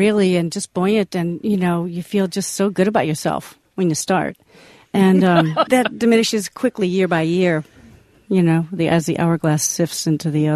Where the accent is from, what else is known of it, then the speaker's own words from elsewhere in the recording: Midwest, United States; See, because I'm from the Midwest, so I'm not that demanding in a way.